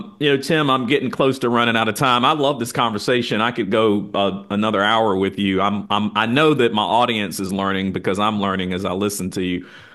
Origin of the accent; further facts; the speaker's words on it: Winston-Salem, North Carolina, United States; I grew up here in Winston-Salem